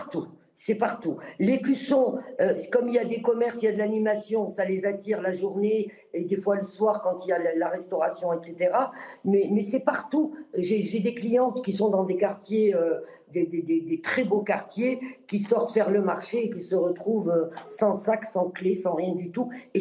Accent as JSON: {"language": "French", "country": "Morocco", "tie": "born or raised there", "moved": "as an adult", "lives_now": "France", "said": "Parce que je suis née moi-même au Maroc et j'ai vécu le tiers-monde déjà. Et je suis revenue en France à l'âge de 18 ans."}